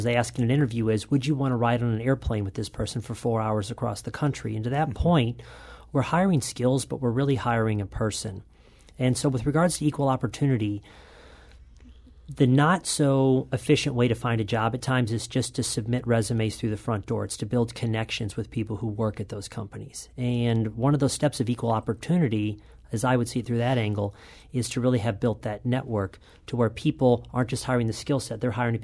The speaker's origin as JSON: {"language": "English", "town": "St. Louis", "region": "Missouri", "country": "United States", "said": "I am from the St. Louis area, yes."}